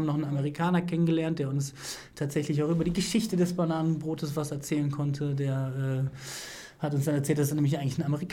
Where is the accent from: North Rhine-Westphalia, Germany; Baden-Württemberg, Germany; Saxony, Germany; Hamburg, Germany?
North Rhine-Westphalia, Germany; Düsseldorf; wir kommen aus Düsseldorf, sagen wir jetzt mal in Düsseldorf